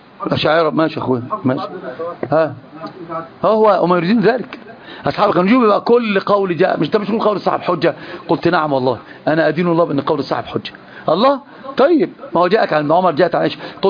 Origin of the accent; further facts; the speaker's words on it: Egypt; عندنا في مصر بق يعني كاسه يعني ايش فم، تشرب بق خمره ما تصليش، لازم تغسل بقك تغسل فمك، يعني انا اترجم واقول بالمصري